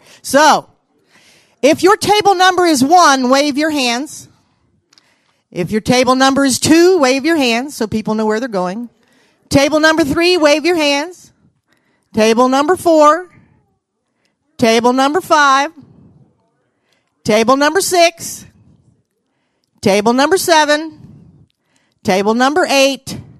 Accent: Virginia, United States; born there; Now, I was born in Virginia, and I grew up in a military family, and Army to be specific. We moved around a lot

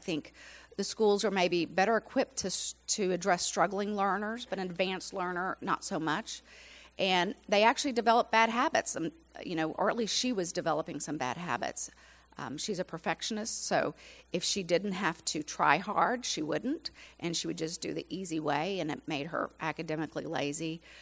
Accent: Louisiana, United States; moved away as an adult; now in Georgia, United States; Little background about myself. I was raised in Louisiana. Can I say go Tigers? I moved to Georgia in 1994.

